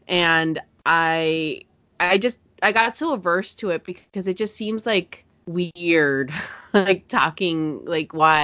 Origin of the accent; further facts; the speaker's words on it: California, United States; because, like, growing up in California and drug culture being so common